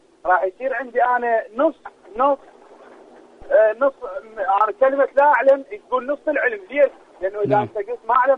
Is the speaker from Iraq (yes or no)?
yes; Iraq; أكو طبعا أكو عندنا بالعراق